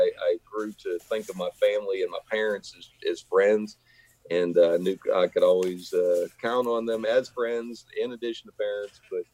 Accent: Greensburg, United States; born there; I was born in Greensburg.

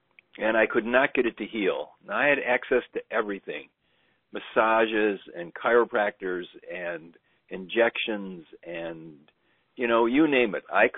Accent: Madison, Wisconsin, United States; I was a Boy Scout, and I grew up in Madison, Wisconsin.

